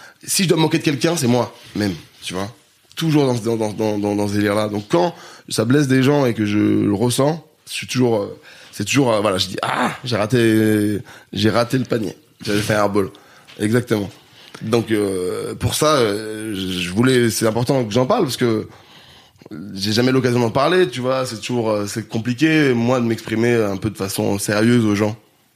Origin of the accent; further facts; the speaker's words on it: Grenoble, Auvergne-Rhône-Alpes, France; j'ai 800 cultures, j'ai grandi à Grenoble, je vais tout le temps au stage, j'adore le Canada